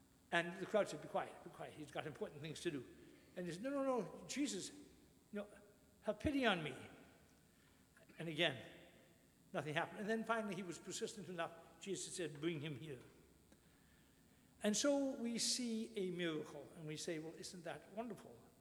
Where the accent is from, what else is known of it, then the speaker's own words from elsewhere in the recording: Victoria, British Columbia, Canada; born there; I was born here in Victoria, BC, at St. Joseph's Hospital.